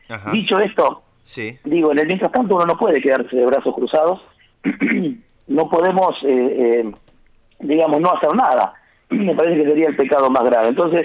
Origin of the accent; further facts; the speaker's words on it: Santo Tomé, Santa Fe, Argentina; uno como santafesino, santotomecino, que tenemos tanta experiencia ya en esto de esperar